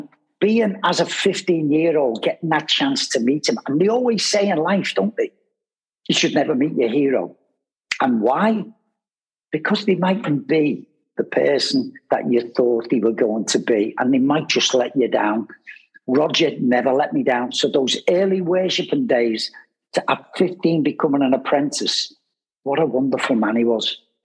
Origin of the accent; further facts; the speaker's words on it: Kirkby, North West England, United Kingdom; Great growing up in Kirby. Rough, tough area, but it was a good, it was the making of you as a young kid.